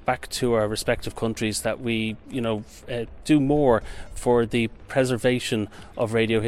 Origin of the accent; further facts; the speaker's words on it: Dublin, Leinster, Ireland; I'm from Dublin, Ireland.